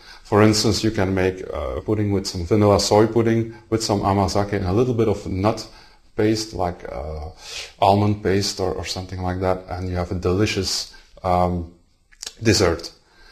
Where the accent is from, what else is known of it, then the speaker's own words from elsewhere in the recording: Belgium; I'm from Belgium